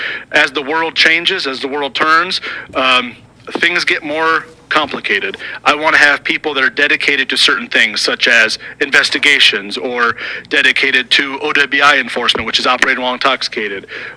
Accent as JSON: {"language": "English", "town": "Blairsburg", "region": "Iowa", "country": "United States", "tie": "born or raised there", "said": "I am a lifelong Hamilton County resident. I grew up in Blairsburg, still live there to this day."}